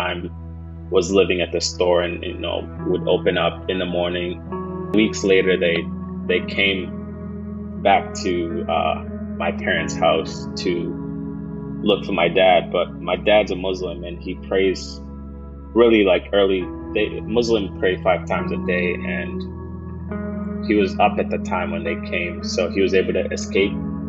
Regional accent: Kenya; also born or lived in Sudan; I was born in Sudan. I don't have any memories of Sudan, but we moved to Kenya at a refugee camp when I was about like 4 or 5 years old.

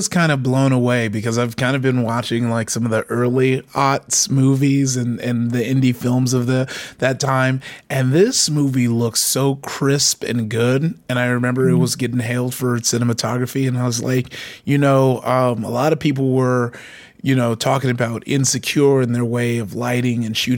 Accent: Nigeria; But as a Nigerian with, you know, religious parents

